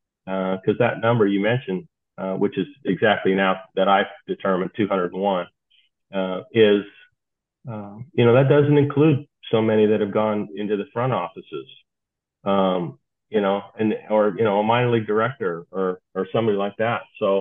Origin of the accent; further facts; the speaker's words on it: California, United States; I'm originally from California.